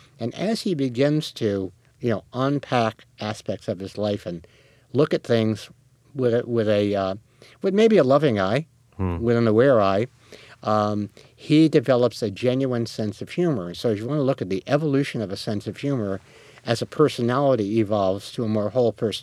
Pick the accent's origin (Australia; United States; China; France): United States; New York; I think that I, growing up in New York, you know, and being the kid that I was, you use humor as a weapon